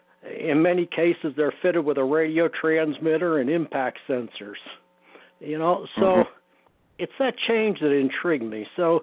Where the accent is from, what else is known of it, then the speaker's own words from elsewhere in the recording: Pittsburgh, Pennsylvania, United States; As a kid, I grew up in Pittsburgh, and I followed the Steelers.